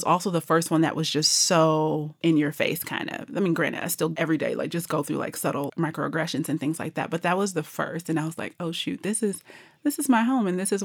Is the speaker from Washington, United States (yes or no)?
no; Detroit, Michigan, United States; I mean, I have one woman because I grew up in Detroit, Michigan.